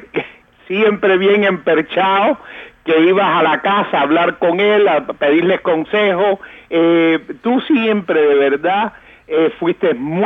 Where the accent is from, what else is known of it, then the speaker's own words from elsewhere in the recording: Cidra, Matanzas, Cuba; now in Miami, United States; tú sabes que yo soy de Sidra, que eso es una metrópolis. Y yo me acuerdo subiendo la loma hacia Sidra